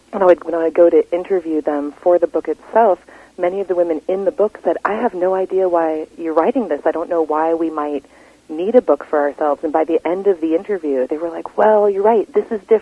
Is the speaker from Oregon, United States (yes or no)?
yes; Portland, Oregon, United States; I did. I grew up in Portland, Oregon.